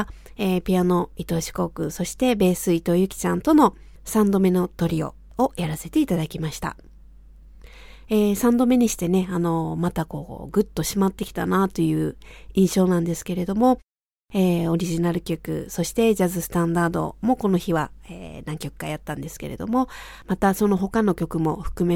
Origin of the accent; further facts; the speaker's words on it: Kobe, Hyogo, Japan; そして私のふるさとでもある神戸という、そういうね、関西で